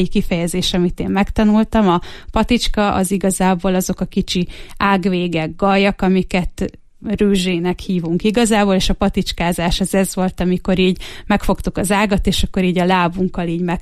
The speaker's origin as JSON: {"language": "Hungarian", "country": "Hungary", "tie": "born or raised there", "said": "ilyen betelepülők vagyunk, de itt nőttem fel, tehát hogy én igazából a Bükk lábánál nőttem fel"}